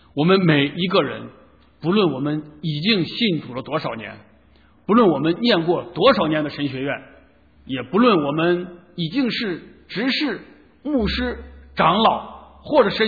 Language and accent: Chinese; China